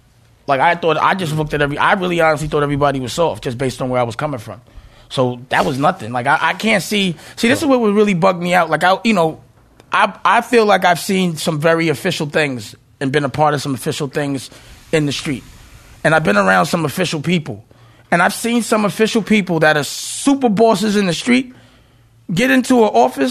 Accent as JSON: {"language": "English", "town": "Harlem", "region": "New York", "country": "United States", "said": "because I'm from Harlem. You know, we arrogant. You know, we don't think nobody better than us."}